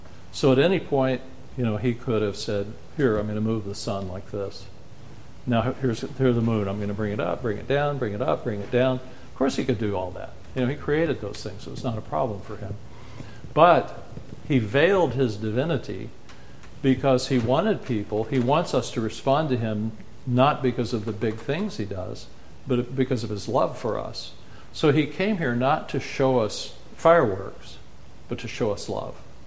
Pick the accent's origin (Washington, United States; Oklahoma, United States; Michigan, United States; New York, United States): Oklahoma, United States; I grew up in Oklahoma, and one of the things we loved to do was to sleep out under the stars, particularly during hay season